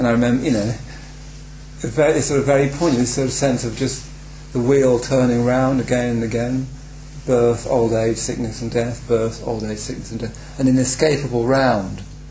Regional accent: West Midlands, United Kingdom; I come from Warwickshire, and I have a very large family

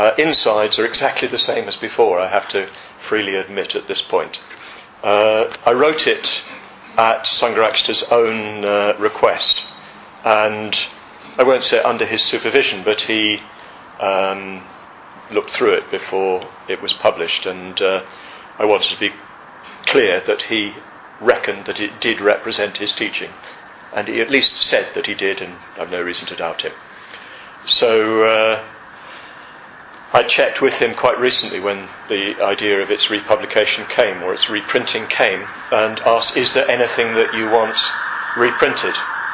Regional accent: Chatham, South East England, United Kingdom; born there; There's a bit of a team from Kent here. I was born in Chatham more years ago than I care to remember.

